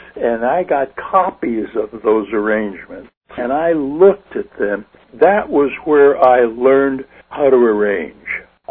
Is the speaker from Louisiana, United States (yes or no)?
no; New York, United States; born there; Well, see, I was born in New York when he was in New York. He met my mother, and I was born in 1933.